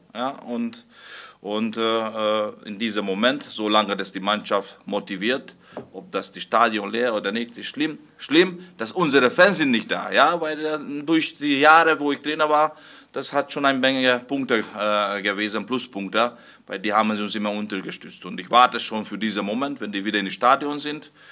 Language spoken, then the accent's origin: German; Hungary; ich komme aus Ungarn, ich komme aus einem Land, wo mal sehr viele Zuschauer waren, dann sehr wenige Zuschauer geworden.